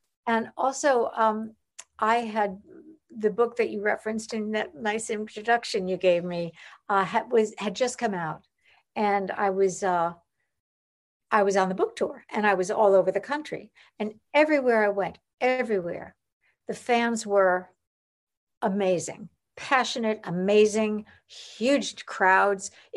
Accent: Long Island, New York, United States; Also, I grew up in New York. I mean, on Long Island, but in New York.

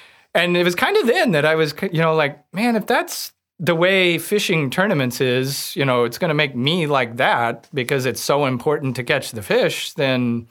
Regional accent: Warsaw, Missouri, United States; I grew up outside of Warsaw, Missouri on Truman Lake. My family, we have a resort there called Osage Bluff Marina. So, you know, I tell people I'm not from a small town. I'm actually from outside of the small town

